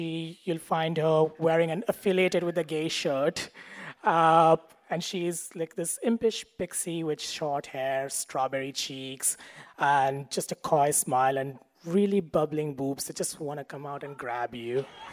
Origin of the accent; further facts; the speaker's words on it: Mumbai, Maharashtra, India; moved away as an adult; now in United States; I grew up in Mumbai, which is a teeming city of 20 million people, in a culture that never really ever talks about sex